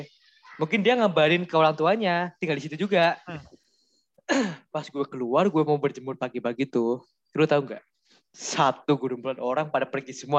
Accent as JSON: {"language": "Indonesian", "town": "Depok", "region": "West Java", "country": "Indonesia", "said": "Depok gue Kak. Gue Depok."}